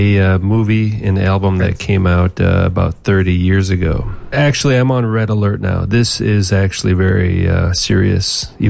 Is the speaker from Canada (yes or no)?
no; Minneapolis, Minnesota, United States; But he's my hometown hero, you know?